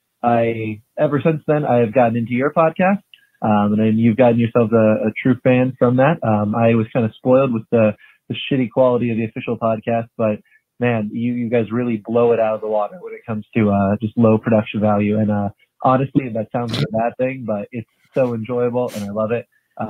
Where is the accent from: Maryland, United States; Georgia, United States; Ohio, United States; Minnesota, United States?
Ohio, United States; I'm from Ohio.